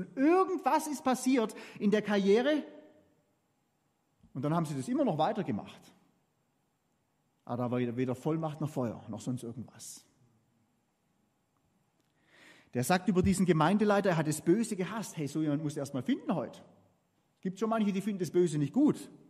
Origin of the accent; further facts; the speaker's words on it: Southern Germany, Germany; das ist oft was ganz anderes, wie das, was wir als Süddeutsche oft drunter verstehen